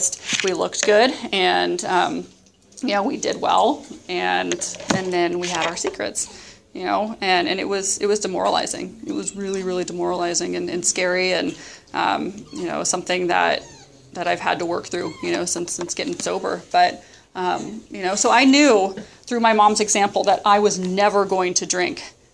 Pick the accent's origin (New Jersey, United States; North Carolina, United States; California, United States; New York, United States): California, United States; Los Osos; You know, I grew up in Los Osos, you know, all the way 30 miles from here.